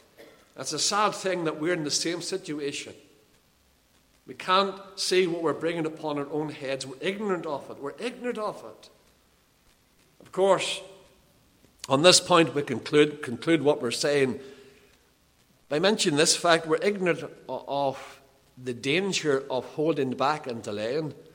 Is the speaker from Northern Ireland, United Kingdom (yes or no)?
yes; Lisburn, Northern Ireland, United Kingdom; And one day, the classes finished early, and we're in Lisburn, my hometown.